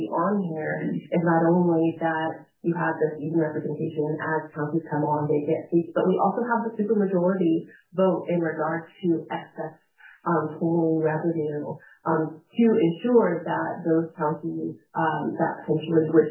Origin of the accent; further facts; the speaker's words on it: West Sacramento, California, United States; I know myself, I've advocated for Winters, even though, again, I'm from West Sacramento.